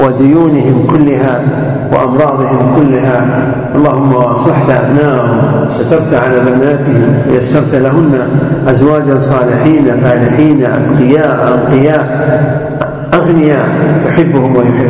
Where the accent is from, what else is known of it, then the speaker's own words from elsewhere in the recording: Najd, Saudi Arabia; عندنا في نجد وفي الكويت حبة اليد حارة شوي